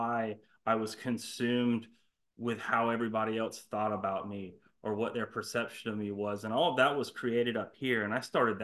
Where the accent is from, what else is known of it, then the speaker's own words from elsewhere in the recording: Augusta, Georgia, United States; I grew up in Augusta, Georgia. I had a beautiful childhood